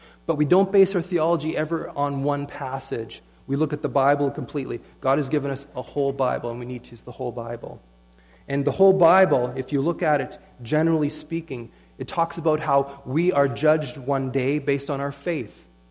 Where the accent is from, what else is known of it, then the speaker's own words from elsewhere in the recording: Scotland, United Kingdom; now in Canada; because it was cheaper, because I'm Scottish.